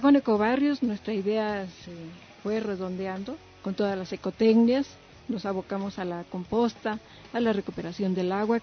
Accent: Mexico City, Mexico; yo me crié en el Pedregal de Santo Domingo cuando era un lugar virgen

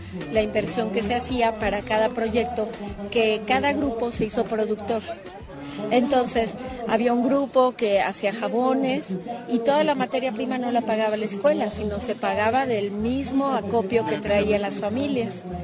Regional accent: Querétaro, Mexico; vengo de Querétaro

